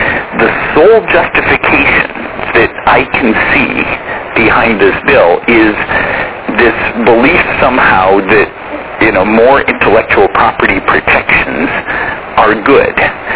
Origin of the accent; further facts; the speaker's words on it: Canada; I'm just sort of hard-pressed as a Canadian